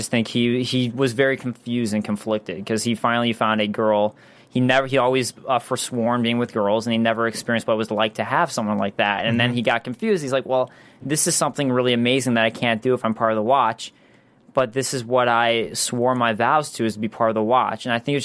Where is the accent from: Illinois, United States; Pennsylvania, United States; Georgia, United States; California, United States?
Illinois, United States; Chicago; Turns out I'm from the Chicago area.